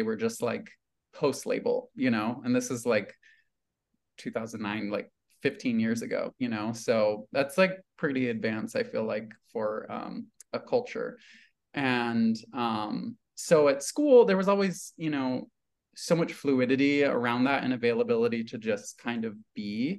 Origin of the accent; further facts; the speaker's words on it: Oregon, United States; And I grew up in Oregon, graduated high school in 2009.